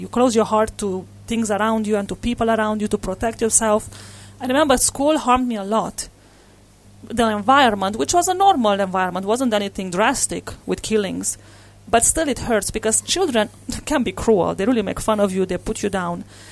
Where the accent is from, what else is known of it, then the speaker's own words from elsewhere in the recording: Romania; In fact, my family is Hungarian, but I grew up in Romania. And during those days, when I was small, Romania was still a communist country.